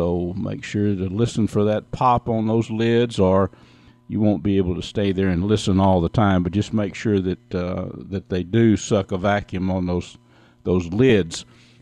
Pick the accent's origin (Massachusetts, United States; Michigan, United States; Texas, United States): Texas, United States; I have a tough time calling it salmon because I'm from Northeast Texas.